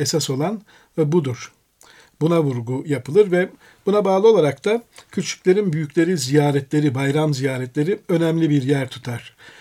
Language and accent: Turkish; Aegean Region, Turkey; Ben Ege'liyim, Kuzey Ege'de Nevruz demeyiz biz mesela, Mart 9'u deriz. Mart 9'u. Mart 9'unda benim ailem Mübadil, Midilli'den Türkiye'ye geldiler.